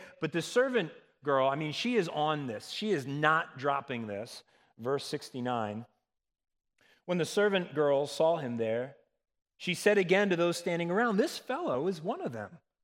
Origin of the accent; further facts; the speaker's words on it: Pennsylvania, United States; Well, I grew up in Schuylkill County, Pennsylvania. Any Schuylkill County people here?